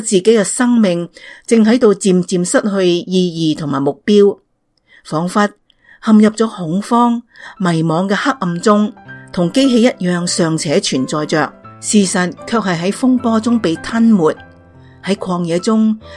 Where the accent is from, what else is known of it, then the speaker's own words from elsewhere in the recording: Shanghai, China; 从小在上海长大，先在祖父母身边，后来在父母的身边。